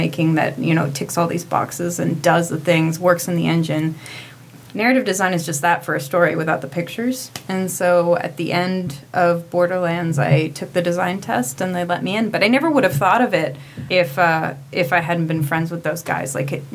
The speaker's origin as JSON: {"language": "English", "region": "Alaska", "country": "United States", "also_born_or_lived": "Wisconsin / San Francisco", "said": "I'm from Alaska originally, but I've just lived everywhere. And I moved to San Francisco"}